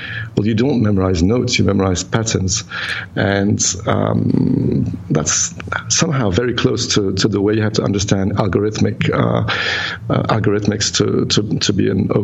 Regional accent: Geneva, Switzerland; also born or lived in United Kingdom; I was born in Geneva, and then I studied in London. So I'm actually, I was actually born and bred here.

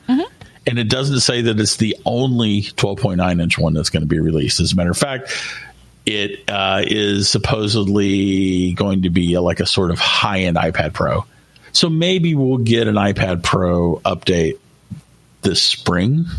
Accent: Texas, United States; I'm from Texas. I'm from the Bible Belt. Stores are closed.

